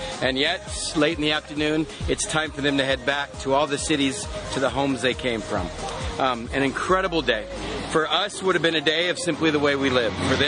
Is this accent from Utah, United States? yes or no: no; California, United States; "Michigan? I'm from California." I said, "Michigan's a long way."